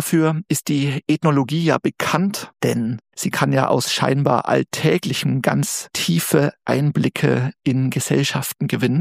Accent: Bavaria, Germany; ich komme natürlich eigentlich aus Bayern.

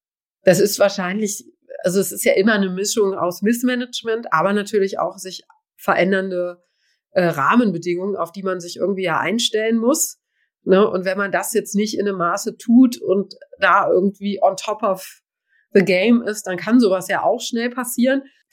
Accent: Göttingen, Lower Saxony, Germany; ich komme aus Göttingen

